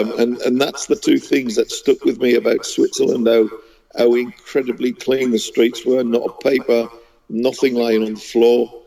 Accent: Sunderland, North East England, United Kingdom; I grew up in Sunderland, yeah.

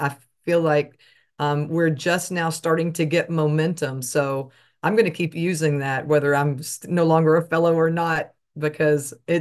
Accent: Texas, United States; But on the calls, y'all, I'm sorry, I'm from Texas.

